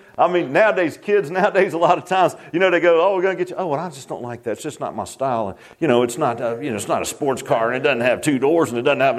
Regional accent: Virginia Beach, Virginia, United States; also born or lived in Key West, United States; It was where I was born in Key West, Florida, and they rented a trailer down there. And we lived in a rented trailer, and then we came up to Virginia Beach.

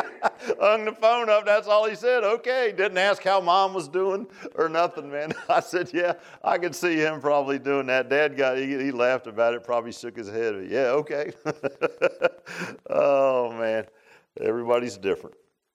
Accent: Key West, Florida, United States; born there; when I was born in Key West, and Teresa Montgomery, she was too. And so we're kind of unique. We're conks. They call you a conk if you're born in Key West.

